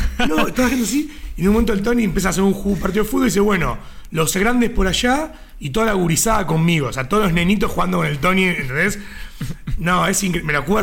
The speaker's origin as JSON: {"language": "Spanish", "country": "Uruguay", "said": "aparte siendo uruguayo"}